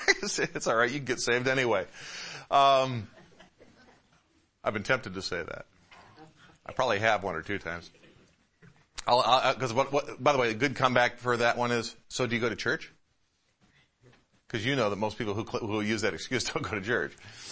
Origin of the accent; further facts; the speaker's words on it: Detroit, Michigan, United States; I grew up out east in the Midwest in the Metro Detroit area